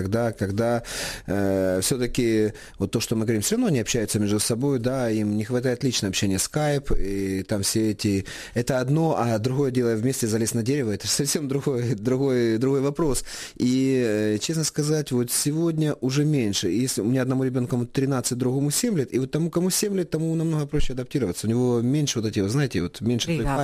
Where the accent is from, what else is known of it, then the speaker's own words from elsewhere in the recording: Eastern Ukraine, Ukraine; Ну, я вам скажу за себе, тому що я з Востока.